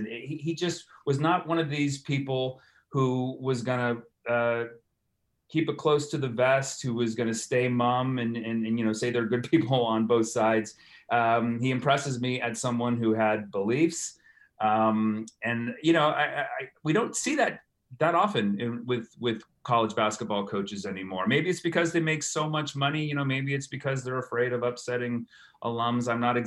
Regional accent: California, United States; Like I said, I'm from California, went to UCLA.

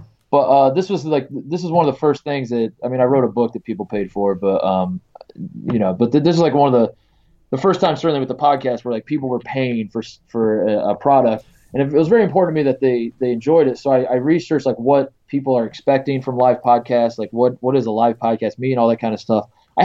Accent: Indiana, United States; I would say, I grew up in Indiana at a big school.

